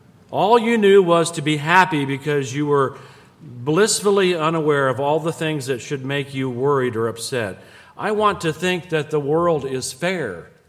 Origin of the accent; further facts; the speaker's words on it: Illinois, United States; the things that we did as kids in the small town I grew up in Illinois